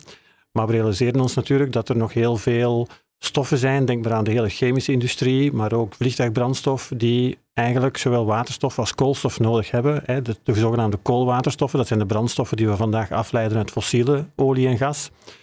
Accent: Belgium; now in Netherlands; Zoals je kan horen, kom ik uit België. Maar ik werk al 10 jaar hier in Nederland.

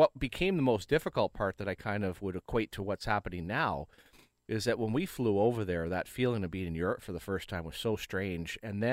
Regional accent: Orleans, Ontario, Canada; I grew up in Orleans at the Elizabeth Manley rink right across the street.

